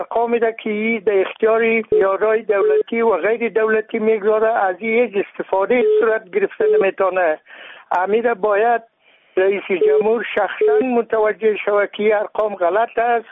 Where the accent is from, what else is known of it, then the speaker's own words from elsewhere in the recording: Baghlan, Afghanistan; از ولایت بغلان.